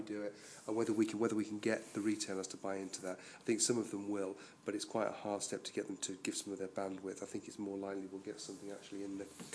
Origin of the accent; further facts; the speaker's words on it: Hull, Yorkshire and the Humber, United Kingdom; now in Bury, United Kingdom; When I came here from Hull to see the optimism in Bury, it was quite electrifying, really.